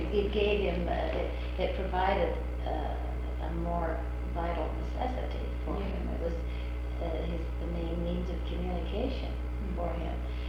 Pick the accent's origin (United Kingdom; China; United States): United States; Palo Alto, California; My home was in Palo Alto, that's how you got to, I grew up in Palo Alto.